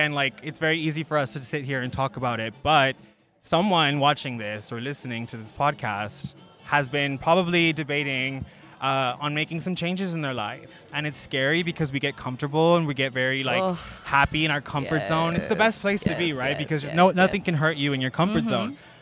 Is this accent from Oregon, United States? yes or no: no; Laredo, Texas, United States; also born or lived in New York; I grew up here in Laredo, Texas